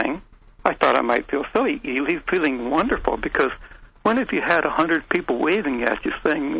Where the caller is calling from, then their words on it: Oregon, United States; I'm calling from Oregon.